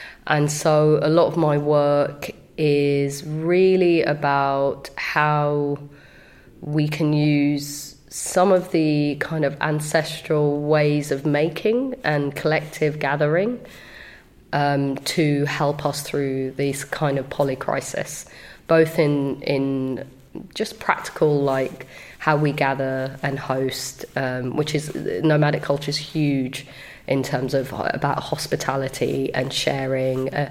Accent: United Kingdom; I'm a British Somali artist

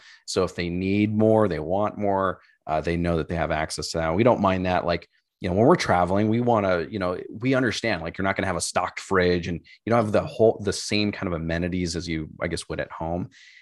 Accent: Chicago, Illinois, United States; I'm actually originally from Chicago

